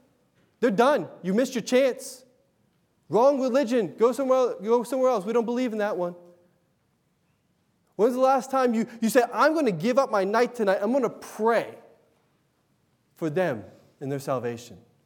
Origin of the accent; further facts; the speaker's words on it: United States; Because I'm an American kid. I was raised up on Jaws.